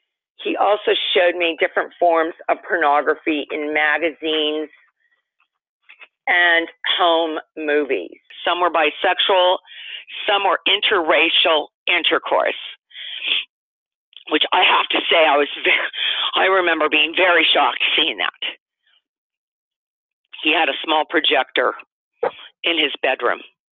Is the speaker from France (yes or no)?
no; Wilmington, California, United States; I grew up in Wilmington, California. It's a ghetto in California. I was the only blue-eyed freckle-faced girl in my school.